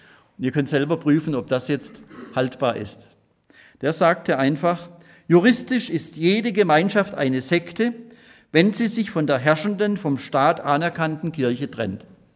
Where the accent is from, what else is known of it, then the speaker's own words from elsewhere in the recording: Baden-Württemberg, Germany; etwa in Baden, wo ich herkomme